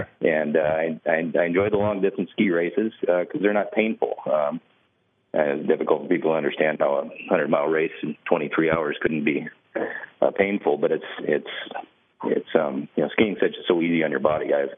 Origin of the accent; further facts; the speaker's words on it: Alaska, United States; something that I think growing up in Alaska, most people want to do.